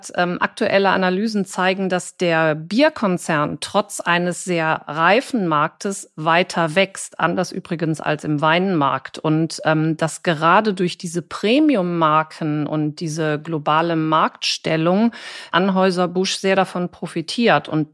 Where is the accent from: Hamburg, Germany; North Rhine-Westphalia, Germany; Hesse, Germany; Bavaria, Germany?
North Rhine-Westphalia, Germany; Cologne; Also ich als Kölnerin hätte dann wahrscheinlich eher zum Gaffelkölsch gegriffen.